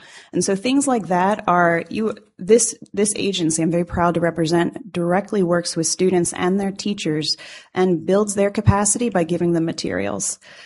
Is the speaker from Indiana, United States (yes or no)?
no; Eagle River, Alaska, United States; I am from Eagle River, Alaska.